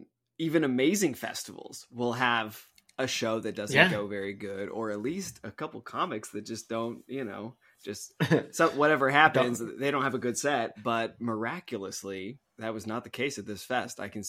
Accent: Springfield, Missouri, United States; I got to go down to my hometown, Springfield, Missouri, for DeFore Fest.

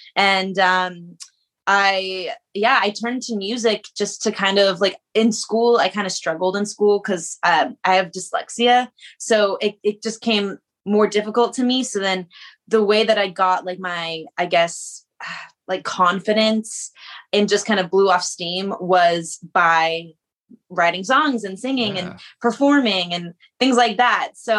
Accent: Arizona, United States; Yeah, well, so I'm originally from Arizona. I grew up there and I have three sisters, parents

